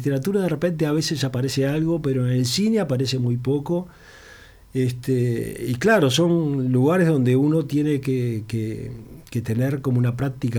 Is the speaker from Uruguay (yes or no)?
yes; Montevideo, Uruguay; Yo soy del Cerro, entonces mi identificación como barrio es el Cerro, y bueno, conozco mucho el lugar